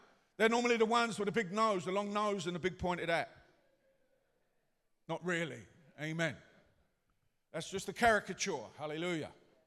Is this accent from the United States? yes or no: no; England, United Kingdom; you're an English person, I'm an English person, or British, or UK, you know, whatever technicality you want to use, right? I have a UK passport, a British passport.